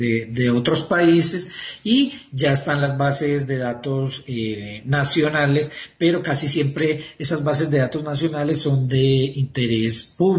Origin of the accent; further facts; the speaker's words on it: Medellín, Antioquia, Colombia; Yo soy de Medellín, porque en Medellín este tema sí fue muy desarrollado